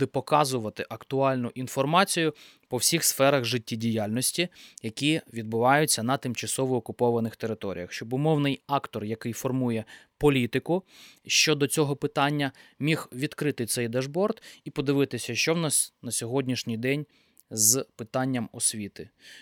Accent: Kurakhove, Donetsk Oblast, Ukraine; перегляд фільму про моє рідне місто, останній «Прометей Донбасу». І там була історія про наших людей, про чоловіка, який працював на Курахівській ТЕС

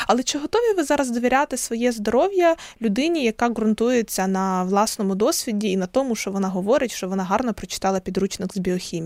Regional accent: Pidbirtsi, Lviv Oblast, Ukraine; я виросла в Підбірцях, це село, яке дуже близько знаходиться до Львова.

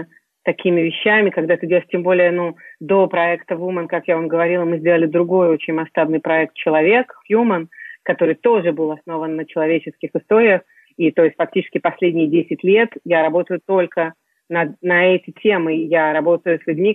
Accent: Kyiv, Ukraine; moved away as an adult; now in France; я сама из Украины, там, из Киева, уже 20 лет во Франции

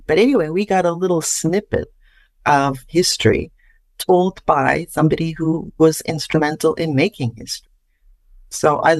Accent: Canada; I'm Canadian, of course.

